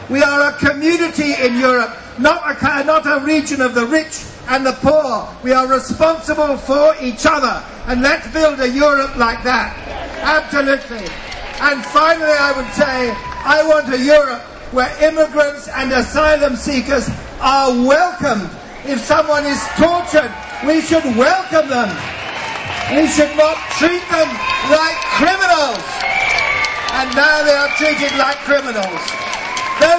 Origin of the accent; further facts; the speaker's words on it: England, United Kingdom; I would like to say, as an Englishman, British passport, served in the army, paid my taxes, and really proud of my country, I am now ashamed.